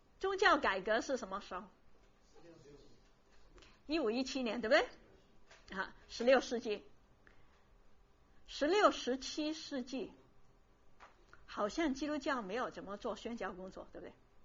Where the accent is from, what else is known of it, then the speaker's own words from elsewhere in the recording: Macau; 我虽然是澳门的，可是我不懂我在澳门长大的，可是我不懂。